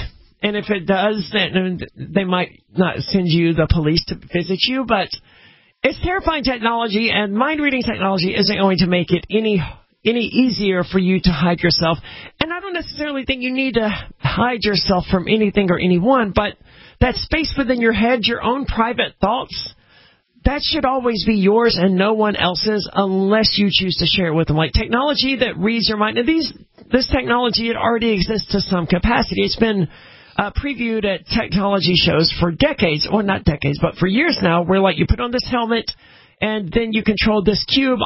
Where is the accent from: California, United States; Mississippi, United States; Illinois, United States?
Mississippi, United States; No, I'm from Mississippi, right, where there very much is.